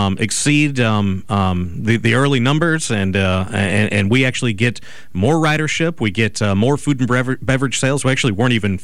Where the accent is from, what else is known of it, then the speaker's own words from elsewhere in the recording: Mobile, Alabama, United States; also born or lived in New Orleans; after growing up in Mobile and, of course, being involved with Mardi Gras, watching parades in Oakley for many years, mm-hmm. and then living in New Orleans, having gone to grad school in Tulane